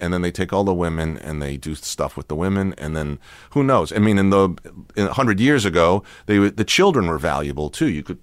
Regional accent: Watertown, Massachusetts, United States; Well, in Watertown, where I was a little kid, yes, and there was the St. James Church, and that's where I was an altar boy

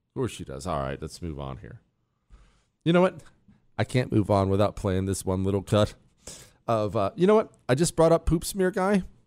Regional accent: Montana, United States; also born or lived in Ohio, United States; I grew up in Montana. I was born in Ohio, grew up in Montana, but I'm not one of these anti-city guys.

